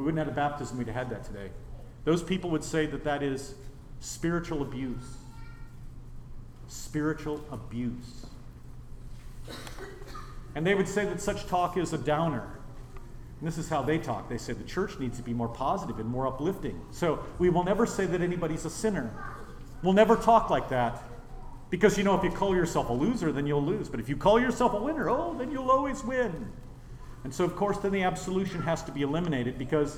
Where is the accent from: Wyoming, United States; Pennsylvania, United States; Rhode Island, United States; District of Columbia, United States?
Wyoming, United States; I grew up in Wyoming. I know a little bit about sheep and shepherding. In fact, we were the Glen Rock herders, the sheep herders.